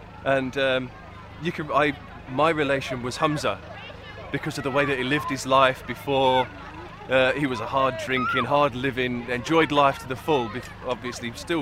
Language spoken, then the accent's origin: English; United Kingdom; was a typical, what you could class as a British lad.